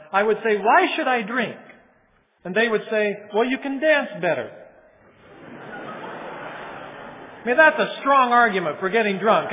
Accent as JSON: {"language": "English", "region": "Oregon", "country": "United States", "tie": "born or raised there", "said": "although the seminary is in Oregon, that's also my home state."}